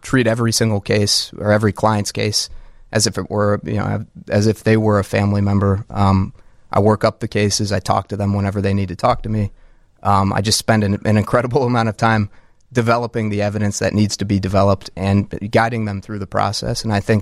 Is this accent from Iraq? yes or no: no; Carbondale, Illinois, United States; I grew up in Carbondale, Illinois. I don't know if you've heard of it.